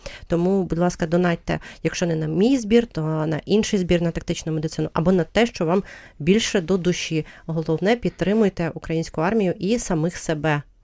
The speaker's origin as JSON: {"language": "Ukrainian", "region": "Kyiv Oblast", "country": "Ukraine", "tie": "born or raised there", "said": "в тому числі і в моїй рідній Київській області"}